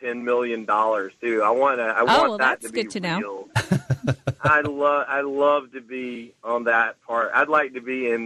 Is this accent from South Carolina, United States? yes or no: yes; Greenville, South Carolina, United States; Right here in Greenville, right where I live.